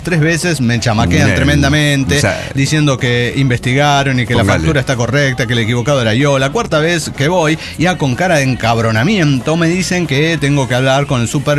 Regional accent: Nicaragua; Y con la situación que se vive en mi país, hablamos de Nicaragua.

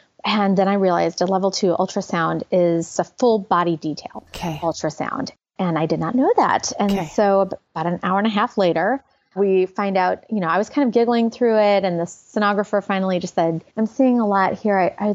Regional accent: St. Louis, Missouri, United States; also born or lived in San Francisco; now in Kansas City, United States; We moved from San Francisco, but we're Midwesterners through and through. I'm from St. Louis. He's from Kansas City. We live in Kansas City, but we had several years in San Francisco.

